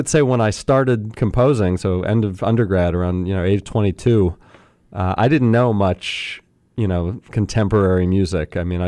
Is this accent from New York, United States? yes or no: no; Baltimore, Maryland, United States; So I grew up in Baltimore and was taking lessons there.